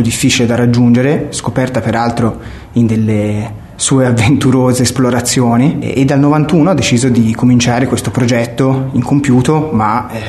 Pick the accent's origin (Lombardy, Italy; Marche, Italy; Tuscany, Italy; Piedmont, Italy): Tuscany, Italy; Lucca; Perché io sono di quelle zone, sono di Lucca